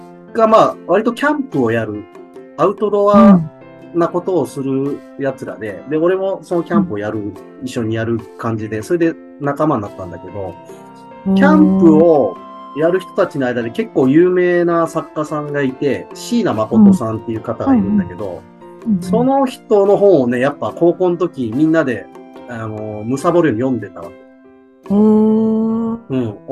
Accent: Matsudo, Chiba, Japan; ご出身はですね、実はマミさんとめっちゃ近くて、千葉の松戸っていうところなんですね。

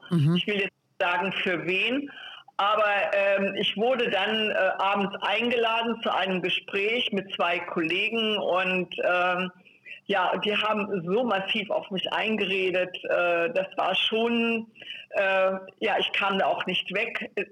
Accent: Hanover, Lower Saxony, Germany; Ich komme ja auch aus Hannover

